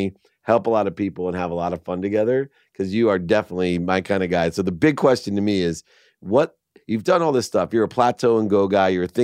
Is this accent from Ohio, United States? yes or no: yes; Akron, Ohio, United States; born there; I was born in Ohio, Akron, Ohio, where the Rock and Roll Hall of Fame is.